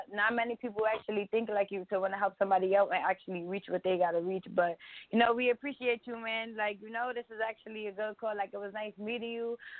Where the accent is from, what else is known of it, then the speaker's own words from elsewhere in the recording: Brooklyn, New York, United States; I mean, because I'm only from New York. I never, like, really moved outside of, like, Brooklyn or, like, anywhere else.